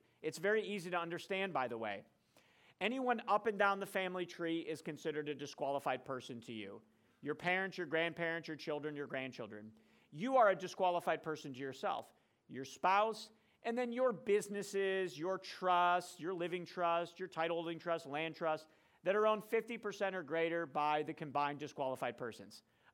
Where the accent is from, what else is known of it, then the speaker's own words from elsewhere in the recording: Cleveland, Ohio, United States; So I'm from the Cleveland area.